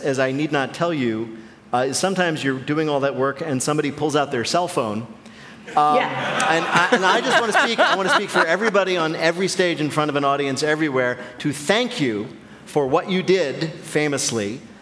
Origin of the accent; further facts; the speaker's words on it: New Jersey, United States; Because I grew up in New Jersey, and I felt like that amazing TV ad with you for the show Evita was on for at least the entire decade of the 70s.